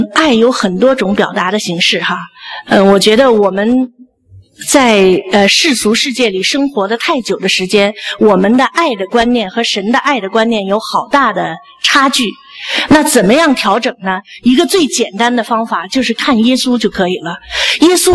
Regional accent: China

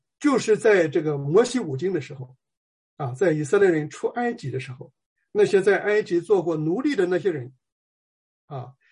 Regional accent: China; 尤其是咱们是中国人啊

